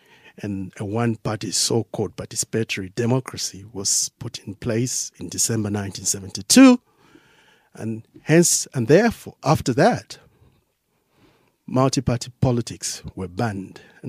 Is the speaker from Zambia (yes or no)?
yes; Zambia; I come from Zambia, as you rightly pointed out, we had lived in a prosperous Zambia in the 1970s, going to good schools, being afforded a good life